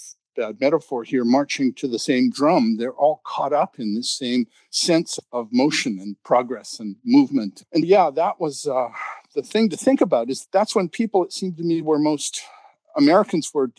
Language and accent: English; Canada; You think, gee, as a Canadian, I know